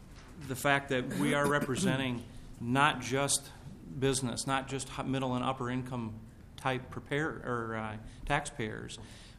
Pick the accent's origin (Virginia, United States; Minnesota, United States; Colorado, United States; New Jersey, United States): Minnesota, United States; Hutchinson; I am a CPA from Hutchinson and representing the Minnesota Association of Public Accountants